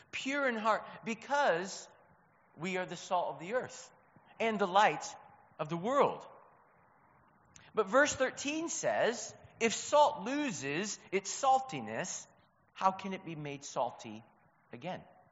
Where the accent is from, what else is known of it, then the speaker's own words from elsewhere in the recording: Ypsilanti, Michigan, United States; where I grew up near Detroit, Michigan, actually the home of Domino's Pizza, Ypsilanti, Michigan. So if you see a Domino's Pizza, that's where I'm from.